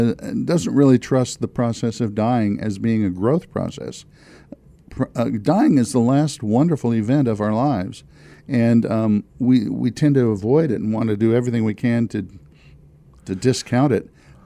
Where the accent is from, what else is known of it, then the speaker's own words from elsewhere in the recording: Kansas City, United States; I wanted to just take some time to meet a friend here that I grew up in Kansas